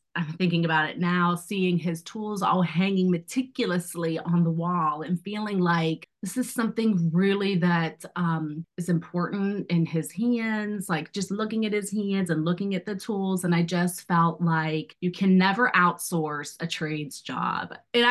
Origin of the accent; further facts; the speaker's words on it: West Virginia, United States; I am born and raised in West Virginia. So I often say I'm a child of Appalachia. I'm really proud of where I'm from. My parents are from West Virginia. And so my whole entire life I spent there.